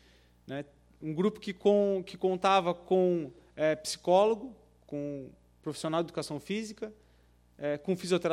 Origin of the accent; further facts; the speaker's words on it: São José do Norte, Rio Grande do Sul, Brazil; eu cresci no São Caetano, né? Cresci andando de bateira ali, vendo o mar de liquinho, né? Acompanhando a vida da pesca. Então, em São José do Norte, a gente conhece a vida do pescador.